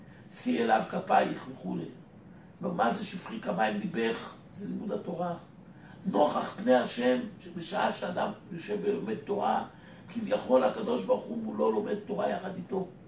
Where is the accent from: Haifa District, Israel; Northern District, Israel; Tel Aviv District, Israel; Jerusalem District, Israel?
Jerusalem District, Israel; Jerusalem; הוא היה גר בירושלים בשכונת בית וגן, כשהייתי ילד גרתי בניין על יד, בניין לידו